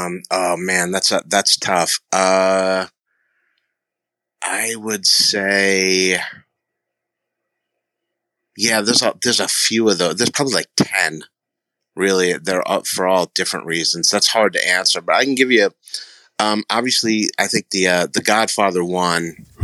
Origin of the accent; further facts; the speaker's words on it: Huntington, New York, United States; born there; now in Delray Beach, United States; I was born in Huntington, New York.